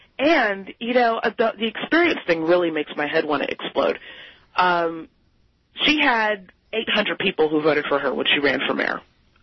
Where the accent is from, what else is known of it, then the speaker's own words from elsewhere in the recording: United States; But more importantly, it's insulting to me as an American.